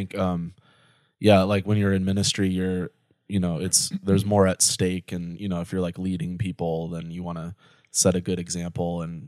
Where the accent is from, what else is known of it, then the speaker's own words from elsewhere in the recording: United States; born there; I was born in America and that's why I have access to the gospel and other people don't